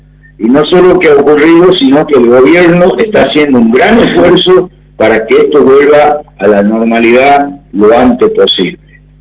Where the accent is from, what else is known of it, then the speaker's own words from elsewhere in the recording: Tucumán, Argentina; nosotros, no solo argentinos, sino también somos tucumanos